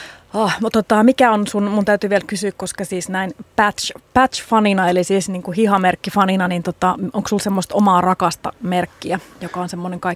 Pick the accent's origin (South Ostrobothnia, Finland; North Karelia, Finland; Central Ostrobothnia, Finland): North Karelia, Finland; Joensuu; Sitä muuten sanottiin niittirotsiksi meillä Joensuussa.